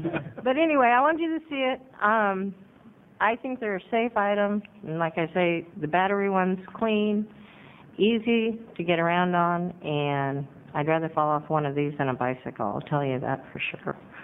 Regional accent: North Bend, Oregon, United States; I'm from North Bend, Oregon.

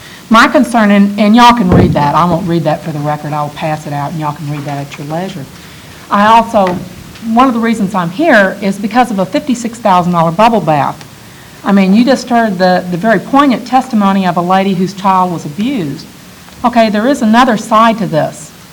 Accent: Texas, United States; also born or lived in Alabama; I am from Texas originally, and I did spend 7 years in Alabama. And so that I have been here for 6 years, and it hasn't gone away, so I don't think it will.

